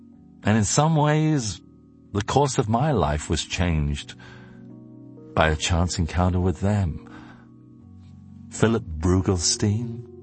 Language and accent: English; England, United Kingdom; I as a little kid growing up in England did feel I could truly be myself if I had an American accent.